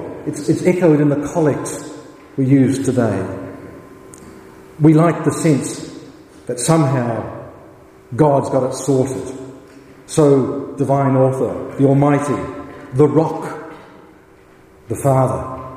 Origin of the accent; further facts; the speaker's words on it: New Zealand; As you know, I come from New Zealand.